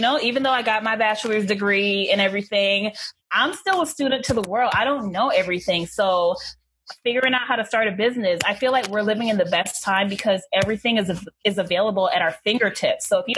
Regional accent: Los Angeles, California, United States; I don't come from, you know, the best neighborhoods. I grew up in South Central LA.

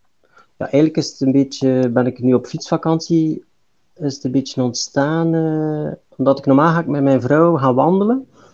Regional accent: Flanders, Belgium; accent: Flemish; uit België. Dus dat kan ik niet wegsteken, denk ik, aan mijn accent.

